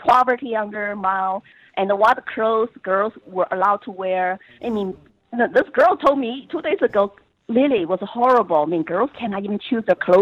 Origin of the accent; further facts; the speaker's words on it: Sichuan, China; the Christians in my home state, Sichuan province, and they all have been prosecuted